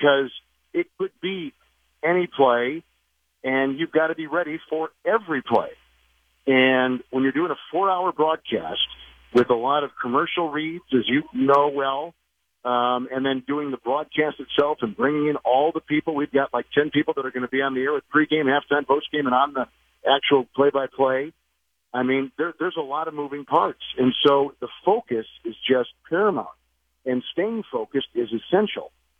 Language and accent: English; United States; As an American, you take in what happens around you.